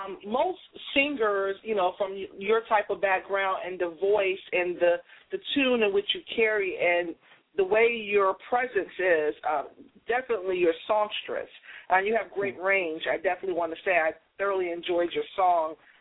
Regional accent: Boston, Massachusetts, United States; now in Virginia, United States; even though I'm not from Virginia, you know, I'm in Virginia, I'm from Boston

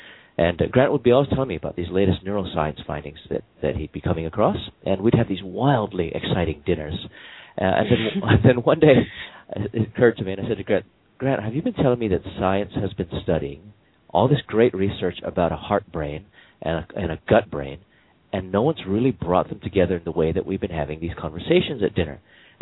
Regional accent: Hawaii, United States; now in Australia; And I was born and raised in Hawaii, but I live in Australia now.

